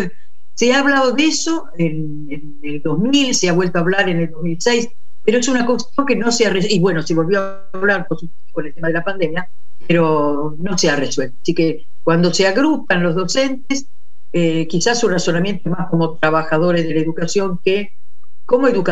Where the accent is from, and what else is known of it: Italy; Spanish is a second language